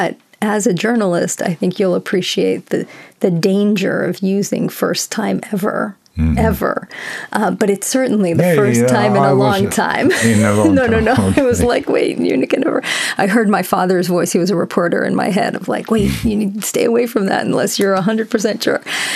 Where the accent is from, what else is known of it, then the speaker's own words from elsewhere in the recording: Washington, D.C. area, United States; now in New York, United States; I was in Washington, D.C. recently, and I grew up near Washington, D.C.